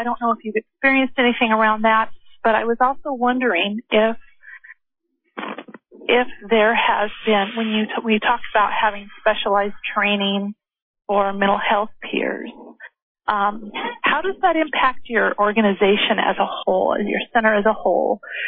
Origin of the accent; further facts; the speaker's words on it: Oregon, United States; I'm from Oregon.